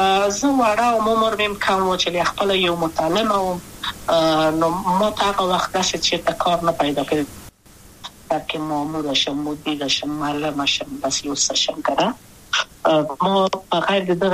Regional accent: Kabul, Afghanistan; also born or lived in Wardak; زه خو اصلا د وردګو ولایت یم، د پلار مې د وردګو ولایت ته خلګنسې کېدلې، د کابل په تخت پل سیمه کې یم او لویا شویم کابل کې

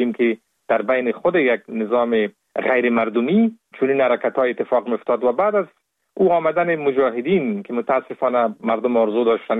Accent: Kabul, Afghanistan; born there; در سال 1970 متولد شدیم در کابل در یک خانواده روشن فکر.

